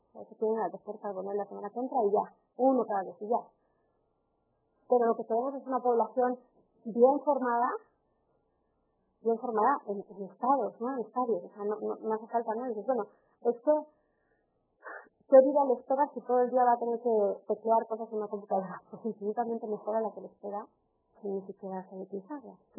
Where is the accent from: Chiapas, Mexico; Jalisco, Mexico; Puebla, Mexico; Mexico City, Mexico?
Mexico City, Mexico; Yo soy chilanga y no sé.